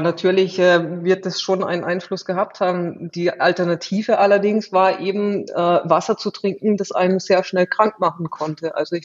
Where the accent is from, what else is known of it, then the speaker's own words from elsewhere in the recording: Southern Germany, Germany; ich komme aus Süddeutschland